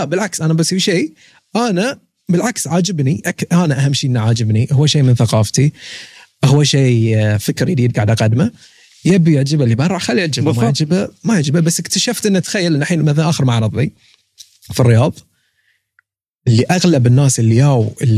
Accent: Bahrain; تجربتي أنا كبحريني اشتغل يعني سوى معارض هني في الإمارات وفي السعودية

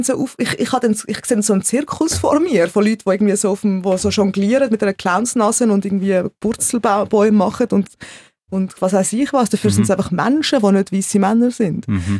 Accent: Switzerland; So, eigentlich sind wir Schweizer, aber...

